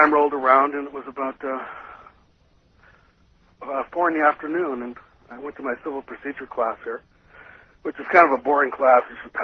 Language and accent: English; Kodiak, Alaska, United States; now in Madison, United States; I'm originally from Kodiak, Alaska.